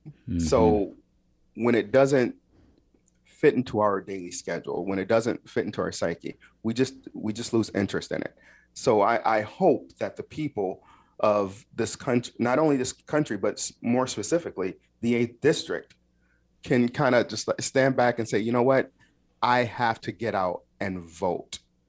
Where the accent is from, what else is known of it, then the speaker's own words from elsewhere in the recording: Kalamazoo, Michigan, United States; also born or lived in Nashville; now in Blue Springs, United States; I grew up in a beautiful town called Kalamazoo, Michigan, right off the shores of Lake Michigan.